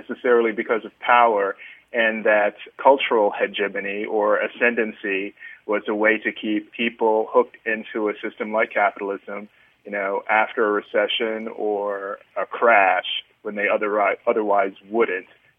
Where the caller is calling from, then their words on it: Oceanside, California, United States; I'm calling from San Diego, well, Oceanside, California.